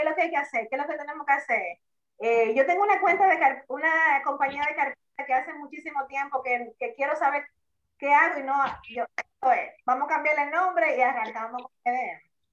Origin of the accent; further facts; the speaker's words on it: Santo Domingo, Dominican Republic; Yo soy originalmente de Santo Domingo, pero vine aquí a Santa Ana en el 2007.